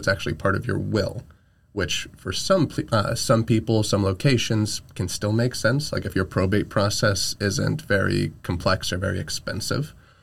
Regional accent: Newark, New Jersey, United States; I'm from Newark.

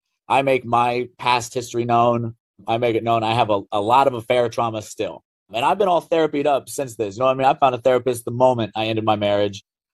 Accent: Virginia, United States; I'm from Virginia originally.

